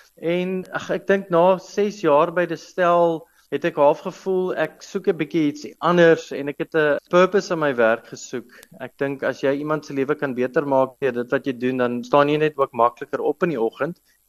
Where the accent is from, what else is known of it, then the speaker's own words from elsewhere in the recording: Paarl, Western Cape, South Africa; Ek het wel in die Parel groot geword, ek is een baie trotse galpel. Ek was 12 jaar daar op skool, van laerskool tot hoërskool en toe daar gematrikuleer.